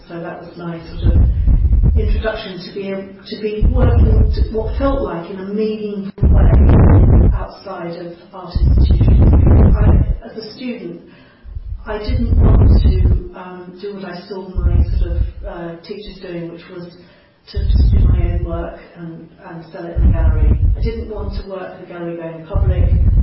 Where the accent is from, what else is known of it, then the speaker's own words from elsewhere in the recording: London, United Kingdom; I was born in Middlesex Hospital, actually, in central London. Grew up in West London.